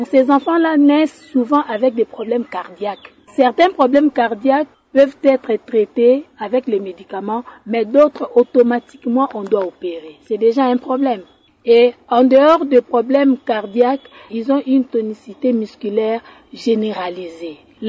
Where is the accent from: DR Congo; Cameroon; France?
DR Congo; Nous sommes des Congolais comme eux, nous sommes des êtres humains comme eux.